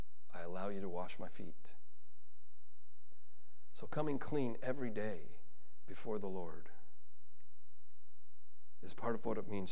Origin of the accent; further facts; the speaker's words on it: United States; So that's a custom that obviously as an American I wasn't used